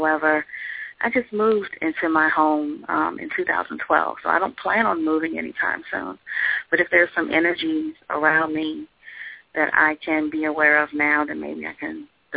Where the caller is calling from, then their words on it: Washington, District of Columbia, United States; from D.C.